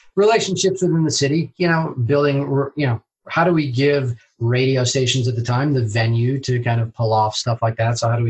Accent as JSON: {"language": "English", "town": "Seattle", "region": "Washington", "country": "United States", "tie": "born or raised there", "also_born_or_lived": "New York", "said": "I was born in New York, grew up in Seattle."}